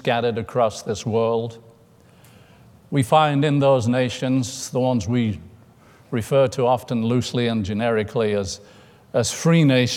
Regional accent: England, United Kingdom; I grew up in England, and I'm familiar with some of the political parties there.

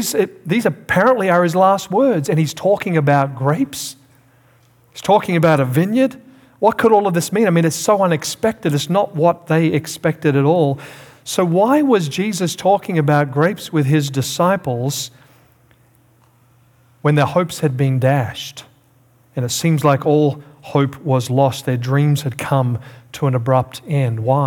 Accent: South Australia, Australia; I'm from Australia, as you know, originally, South Australia.

